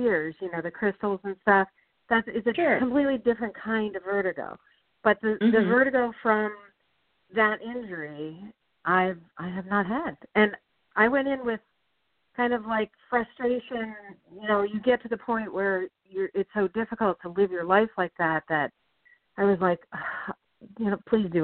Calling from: Chardon, Ohio, United States; I'm from Chardon, Ohio.

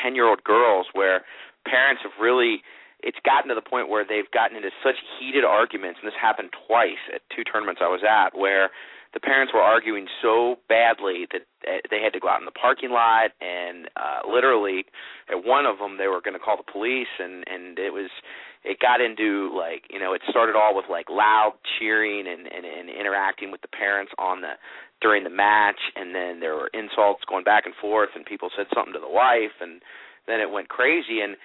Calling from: Cincinnati, Ohio, United States; I'm calling from Cincinnati, Ohio

